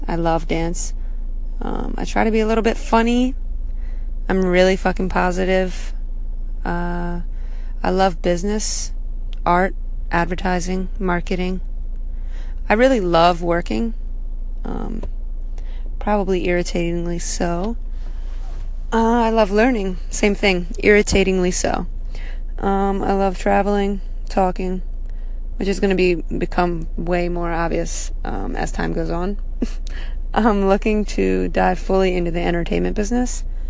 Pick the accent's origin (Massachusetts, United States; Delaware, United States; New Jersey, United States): Delaware, United States; now in Los Angeles, United States; Yeah, I grew up in Delaware for the first 24 years of my life.